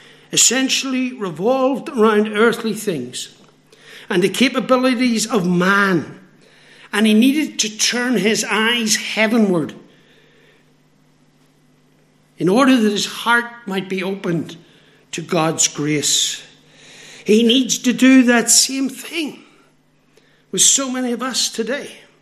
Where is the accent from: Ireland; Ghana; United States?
Ireland; Now, I'm an Irishman, so I struggle in the sense that we don't have any snakes, so we didn't grow up being worried about them or concerned about them.